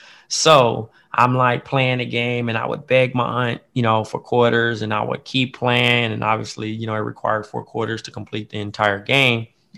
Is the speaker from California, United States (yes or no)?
yes; Compton, California, United States; I'm from Compton, California.